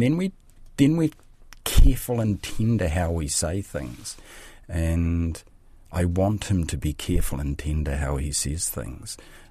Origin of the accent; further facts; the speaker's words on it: New Zealand; Is it just as a New Zealander now that I, and now that Māori have been powerful in my life